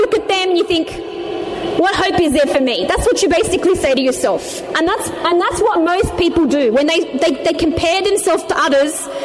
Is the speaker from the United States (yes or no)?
no; Australia; Look, being an Australian revert, when I first started out, I didn't know, obviously, any Arabic.